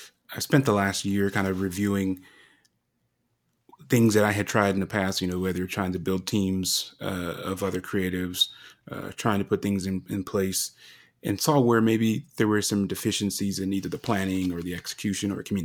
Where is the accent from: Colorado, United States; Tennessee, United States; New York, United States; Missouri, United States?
Colorado, United States; to come to Colorado, you know, my home state.